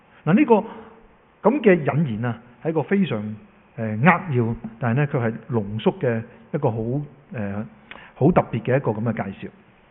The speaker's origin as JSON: {"language": "Cantonese", "country": "China", "said": "其他書信咧都有好似我中國人咁樣"}